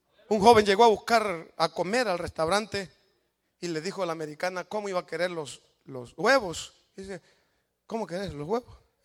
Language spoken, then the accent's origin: Spanish; El Salvador; moved away; cuando yo vine de El Salvador, me enseñaron 5 palabras en inglés.